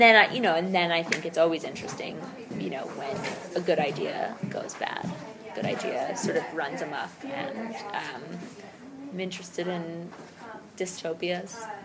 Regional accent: Connecticut, United States; but the truth is that I'm from Connecticut and I have a very lovely family.

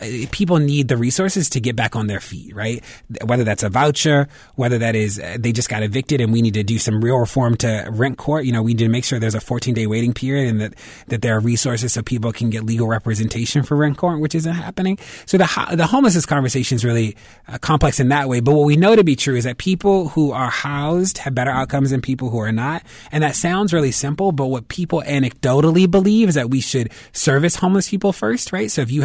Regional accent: Baltimore, Maryland, United States; you know, I am from Baltimore, born and raised here.

